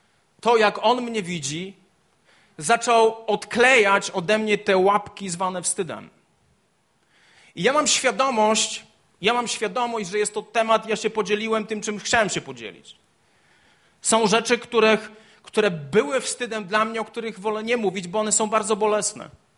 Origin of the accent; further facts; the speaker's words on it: Borki Wielkie, Opole Voivodeship, Poland; To był wstyd, że ja pochodzę z Borek Wielkich.